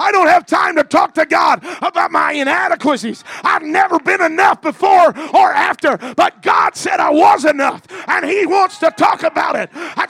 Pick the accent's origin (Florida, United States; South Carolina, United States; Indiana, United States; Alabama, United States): Alabama, United States; now in Louisiana, United States; Now, I'm from the South, okay? I was born and raised in Alabama, and I live in Louisiana.